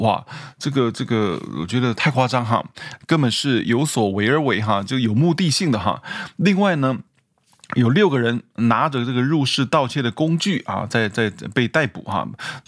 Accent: Taiwan; 我从台湾来啊，台湾有一句话叫白目啊

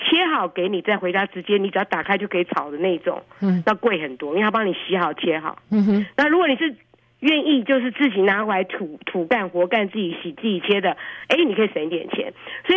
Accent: California, United States; 你们可能觉得我们加州人真可怜，因为我们现在州都欠钱啊。

